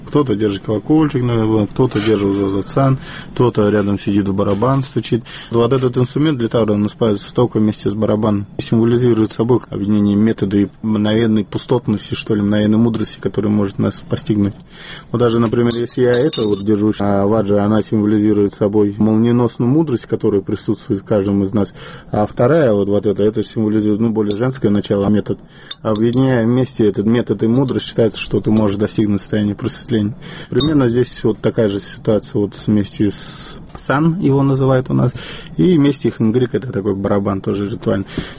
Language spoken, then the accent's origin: Russian; Saint Petersburg, Russia